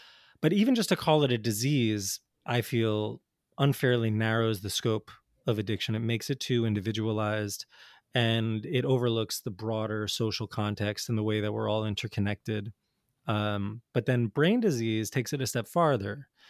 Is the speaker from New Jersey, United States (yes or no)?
yes; New Jersey, United States; I grew up in North Jersey in the 80s and 90s, and I still remember just the pervasive fear and how my parents were so scared of just like going into Manhattan, you know?